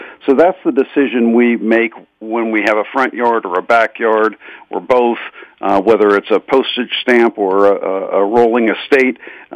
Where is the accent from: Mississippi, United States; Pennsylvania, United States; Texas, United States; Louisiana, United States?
Pennsylvania, United States; Pittsburgh; I grew up in Squirrel Hill in the east end of Pittsburgh, and all I remember from my youth was my mother feeding the birds